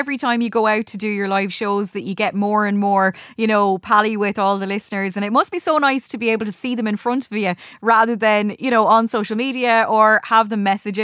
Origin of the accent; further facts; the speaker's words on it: Galway, Connacht, Ireland; What can people expect at my hometown of Galway?